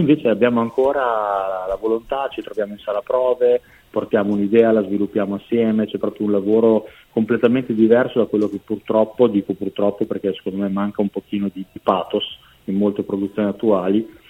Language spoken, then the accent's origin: Italian; Modena, Emilia-Romagna, Italy; Modena dintorni.